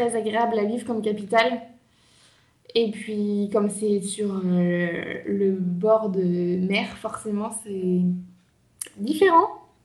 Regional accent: Pays de la Loire, France; Alors, à la base de la Sarthe, mais je fais mes études à Tours.

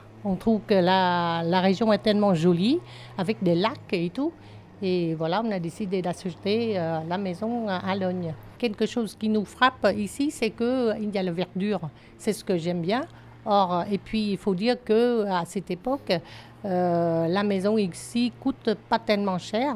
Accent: Vietnam; moved away; Donc, en tant que Vietnamien, on peut s'entendre. Mais au bout de 3 ans, c'est-à-dire de 75 jusqu'à 78, j'ai vécu 3 ans avec eux.

